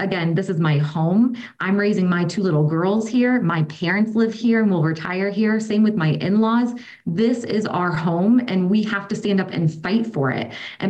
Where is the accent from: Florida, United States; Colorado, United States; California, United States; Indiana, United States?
Florida, United States; I was born and raised here in the Tampa Bay area, and I know my community very well